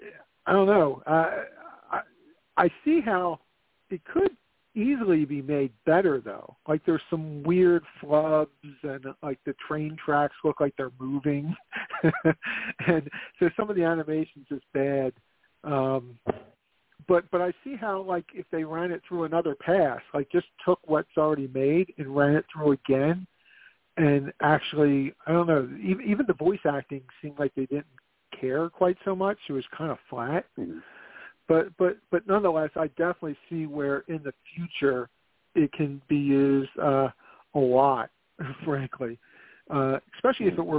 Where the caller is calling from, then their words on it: Philadelphia, Pennsylvania, United States; calling from Philly.